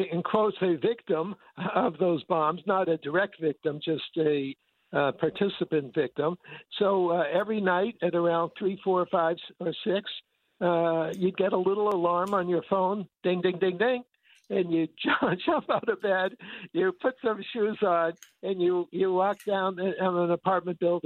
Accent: Boston, Massachusetts, United States; Yeah, I was born in Boston and lived on the East Coast all my life.

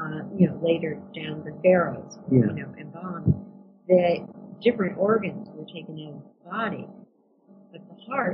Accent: Connecticut, United States; Where are you from?" And I said, "I'm from Connecticut."

